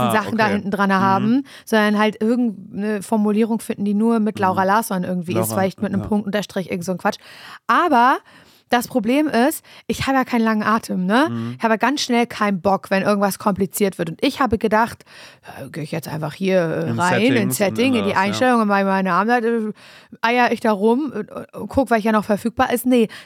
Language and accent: German; Mecklenburg-Vorpommern, Germany; accent: Mecklenburg dialect; Das ist meine Heimat, Mecklenburger Land.